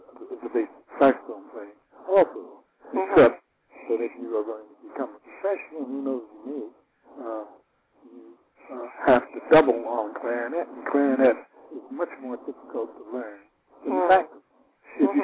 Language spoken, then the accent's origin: English; Chicago, Illinois, United States; Well, as a little boy growing up in Chicago, I was not interested in music at all.